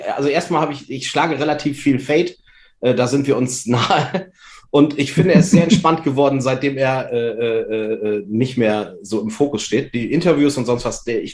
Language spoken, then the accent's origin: German; Vechta, Lower Saxony, Germany; Ich komme aus Vechta, werde natürlich die Fahne Vechtas hochhalten